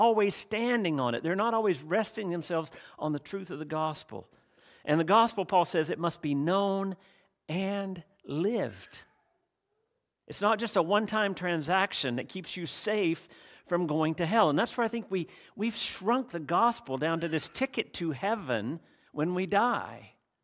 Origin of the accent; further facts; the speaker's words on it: United States; moved away; when I grew up in the States, I always said process.